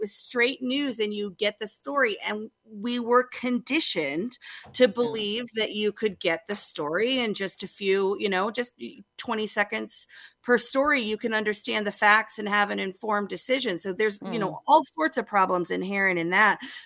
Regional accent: Atlanta, Georgia, United States; also born or lived in Utah / Colorado; I grew up in Atlanta, but I went to boarding school in Utah and then to college in Colorado.

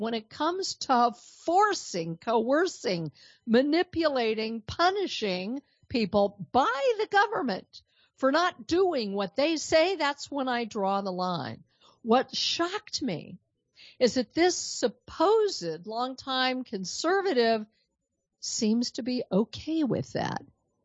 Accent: Denver, Colorado, United States; moved away as an adult; now in Texas, United States; There is a talk show host out of Denver, Colorado, which is not only my hometown, but one that I did a lot of radio in before I moved off to Texas.

